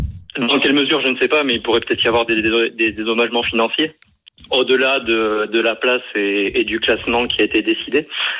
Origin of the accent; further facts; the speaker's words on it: Southwest France, France; now in Lille, France; Sauf que je vis à Lille pour des raisons professionnelles. Je suis pas un vrai Lillois. Mon accent me trahit un peu. Moi, je suis du Sud-Ouest.